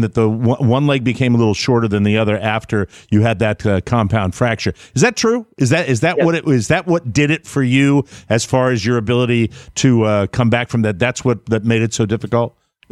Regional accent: Connecticut, United States; I'm from Connecticut. I'm from the Northeast. My father raised me as a New York Giants fan.

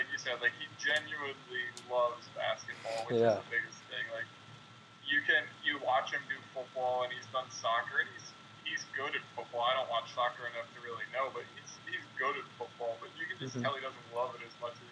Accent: New Jersey, United States; I'm not from Milwaukee. I grew up in New Jersey.

